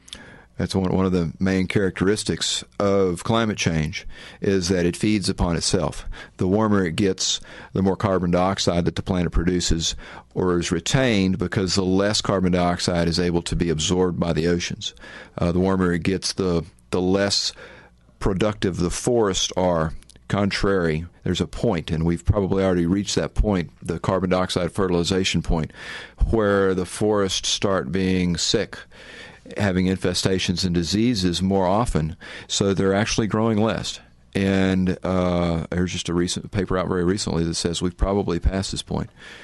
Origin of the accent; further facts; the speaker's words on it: Texas, United States; Maybe the beach. I grew up on the Texas coast.